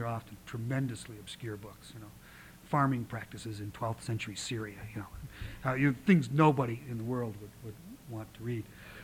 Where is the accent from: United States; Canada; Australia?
Canada; Didsbury, Alberta; I thought I should look up my hometown, Didsbury, in the index.